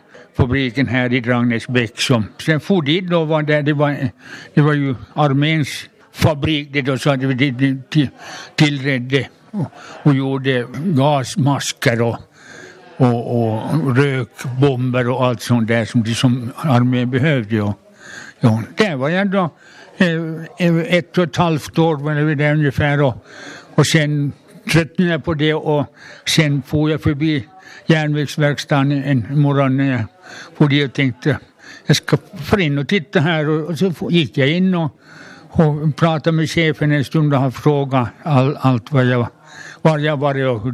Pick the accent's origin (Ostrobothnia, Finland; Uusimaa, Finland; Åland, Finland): Ostrobothnia, Finland; Malax; Jag är född och uppvuxen i Malax.